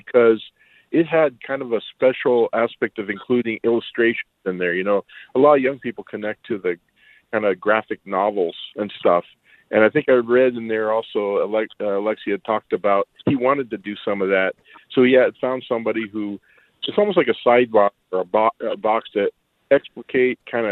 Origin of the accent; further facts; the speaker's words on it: Montana, United States; So for me, I was raised in Montana, far away from my people.